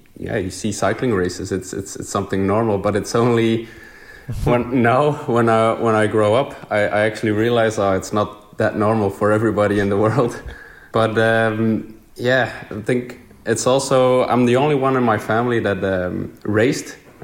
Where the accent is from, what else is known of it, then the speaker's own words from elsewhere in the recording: Bruges, Flanders, Belgium; English is a second language; Like you said, I grew up in Bruges